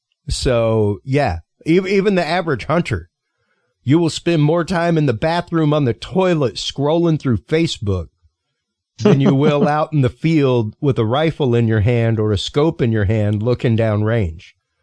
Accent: Louisiana, United States; I'm a Cajun.

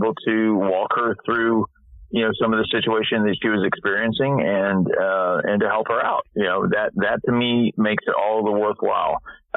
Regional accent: Tallahassee, Florida, United States; I'm like, but he didn't know I'm from Tallahassee, so it was kind of funny.

